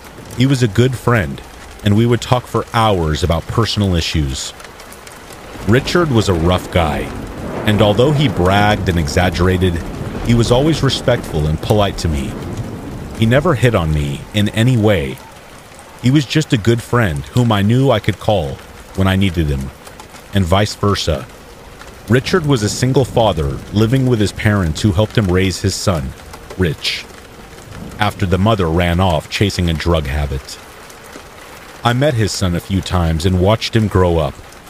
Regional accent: Germany; English is a second language; moved away as an adult; now in Texas, United States; I moved from Germany to a small town in Texas with a population of 17,000.

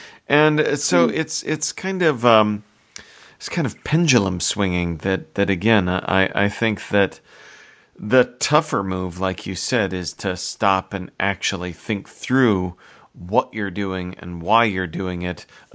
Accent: United States; Oh my gosh, I'm an American on an international stage

